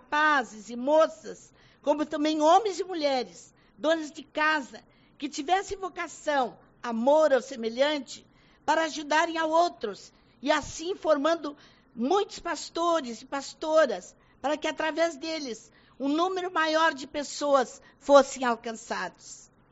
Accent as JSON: {"language": "Portuguese", "town": "Uruguaiana", "region": "Rio Grande do Sul", "country": "Brazil", "tie": "born there", "said": "Deus me deu a alegria de vir trabalhar e servir aonde eu nasci, na cidade que eu nasci, minha querida Uruguaiana"}